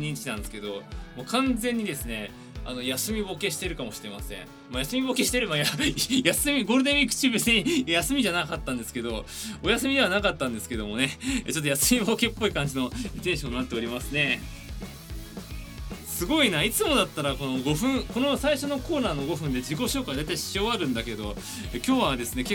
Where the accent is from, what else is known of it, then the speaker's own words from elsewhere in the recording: Tokyo, Japan; 東京都出身です。